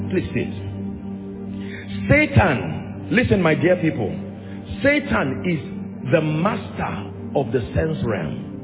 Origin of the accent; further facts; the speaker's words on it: Nigeria; I am more than a Nigerian. As much as I'm proud of being a Nigerian, it is more than being a Nigerian, more than being an African